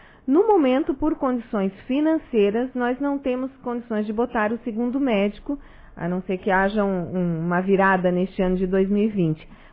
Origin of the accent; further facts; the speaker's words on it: Criciúma, Santa Catarina, Brazil; Eu sou de Criciúma.